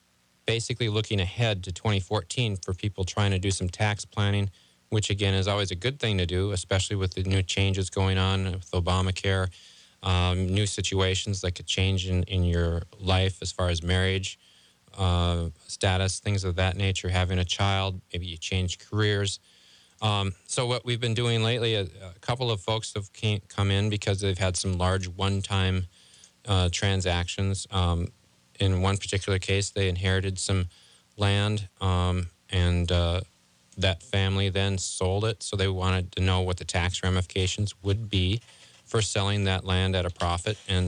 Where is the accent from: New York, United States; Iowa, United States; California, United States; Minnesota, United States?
Minnesota, United States; I'm originally from Minnesota. I don't know if that's anything necessarily to brag about, but I am.